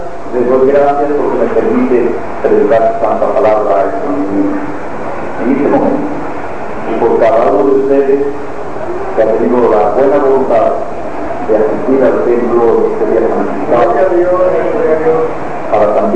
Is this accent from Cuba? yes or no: yes; Cuba; moved away; dado mi condición de cubano, en ningún país me recibía más de 30 días